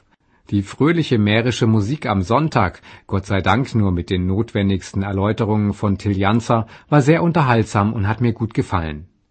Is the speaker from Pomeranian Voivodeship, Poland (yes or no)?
no; Lower Silesian Voivodeship, Poland; born there; weil mein Geburtsort in der heute polnischen Grafschaft Glatz damals noch zum